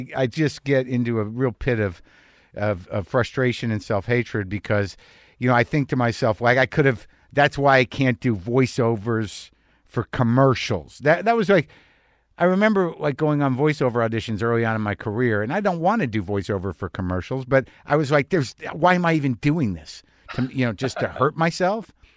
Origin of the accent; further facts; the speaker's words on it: New Mexico, United States; No, I grew up in New Mexico. My family's from Jersey.